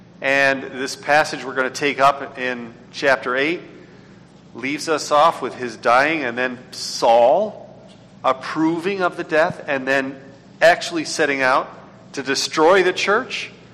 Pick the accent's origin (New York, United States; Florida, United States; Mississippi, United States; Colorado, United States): New York, United States; Rochester; I remember my hometown of Rochester, New York.